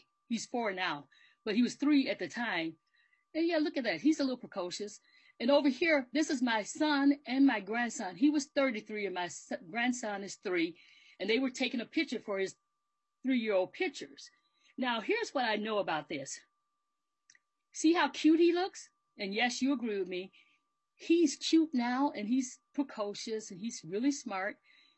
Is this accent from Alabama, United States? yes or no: yes; Alabama, United States; I'm from Alabama, so I use the word snatch when you go and grab something from somebody.